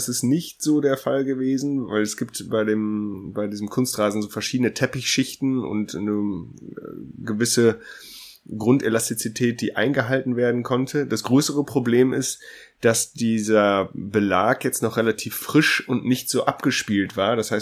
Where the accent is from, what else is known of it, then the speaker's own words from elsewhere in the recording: North Rhine-Westphalia, Germany; Ich komme ja eigentlich aus NRW